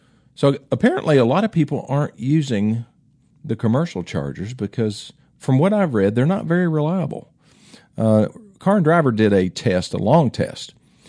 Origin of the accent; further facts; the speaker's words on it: West Virginia, United States; since I'm from West Virginia, I always say that.